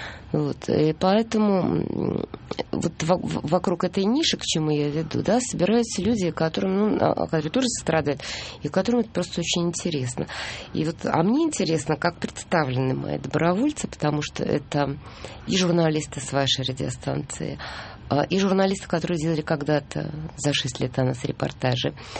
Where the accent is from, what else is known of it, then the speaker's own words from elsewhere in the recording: Moscow, Russia; born there; moved away as an adult; Вот я русская и родилась в Москве.